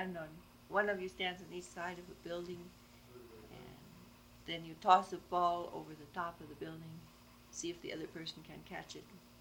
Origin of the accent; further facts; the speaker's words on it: Pinedale, Wyoming, United States; born there; I was born in Pinedale, Wyoming on May 11, 1933.